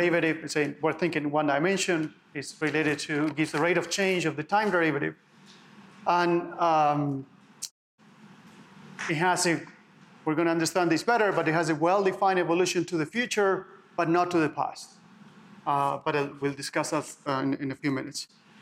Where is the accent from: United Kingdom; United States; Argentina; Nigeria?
Argentina; English is a second language; I come from Argentina.